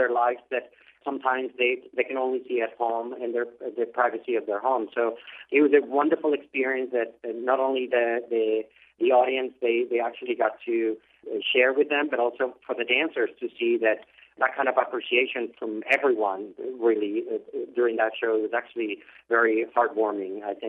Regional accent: Spain; English is a second language; now in United States; Growing up in Spain, actually, I never heard of the Nutcracker.

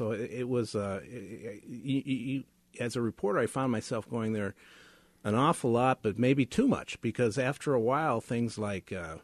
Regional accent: Des Moines, Iowa, United States; My own father actually went. I grew up in Des Moines.

